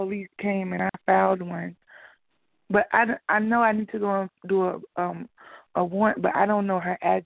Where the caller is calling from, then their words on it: Georgia, United States; I'm calling from Georgia.